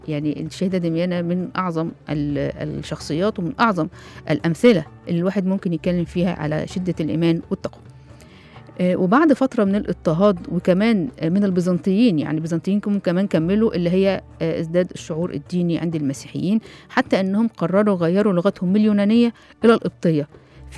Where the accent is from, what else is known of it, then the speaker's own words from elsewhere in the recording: Egypt; ان احنا عندنا في مصر هنا الأساس في كل شيء